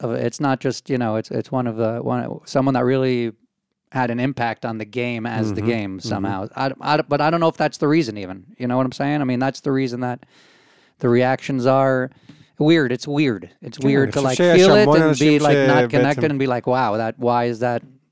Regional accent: United States; Obviously, I grew up in the States. I grew up watching basketball.

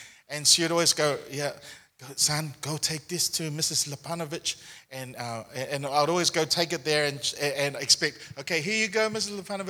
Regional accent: Auckland, New Zealand; I remember growing up in New Zealand, in Auckland, New Zealand. Now, where I lived is an area called Mount Wellington in East Auckland.

